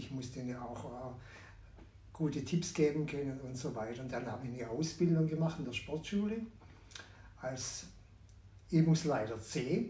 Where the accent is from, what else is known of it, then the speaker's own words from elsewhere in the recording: Heilbronn, Baden-Württemberg, Germany; now in Thalheim, Germany; ich komme ja eigentlich aus Heilbronn, nach dem Umzug nach Thalheim habe ich hier wieder angefangen, intensiv wieder zu trainieren